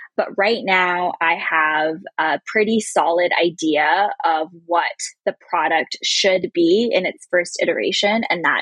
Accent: India; born there; I was born in India and my parents are from East Africa.

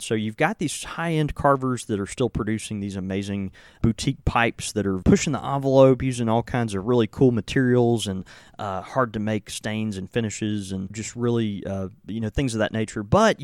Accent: Southern United States, United States; I am a redneck from the South

